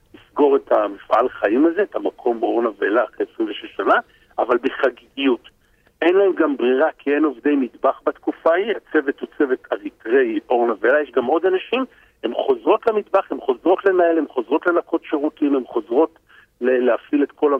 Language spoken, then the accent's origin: Hebrew; Kfar Yedidia, Central District, Israel; אני מגיע מכפר ידידיה מאיזה מושב ב-92, ילד בן 22, באמת שלא מכיר אף אחד מתל אביב